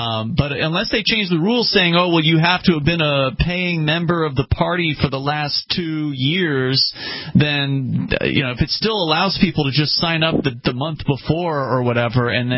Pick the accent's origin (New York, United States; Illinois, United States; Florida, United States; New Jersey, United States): Florida, United States; Sarasota; moved away; where I grew up in Sarasota, Florida, I went back to visit